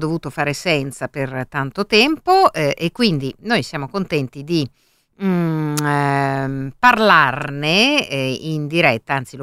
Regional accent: Milan, Lombardy, Italy; Anche noi siamo milanesi da sempre

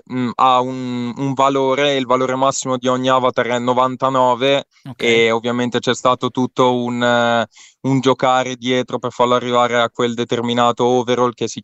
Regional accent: Verona, Veneto, Italy; ma io sono di Verona, quindi non so se conoscete

